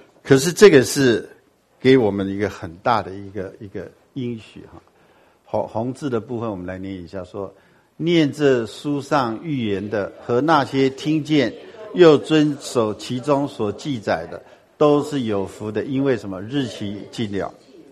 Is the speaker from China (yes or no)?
no; Taiwan; 我们台湾人有两种东西好骗